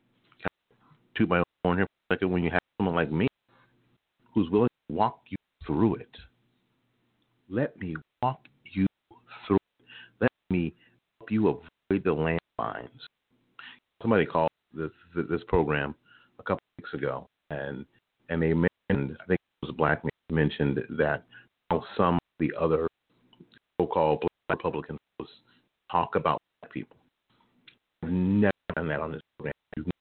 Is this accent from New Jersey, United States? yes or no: yes; New Jersey, United States; born there; I was born in New Jersey.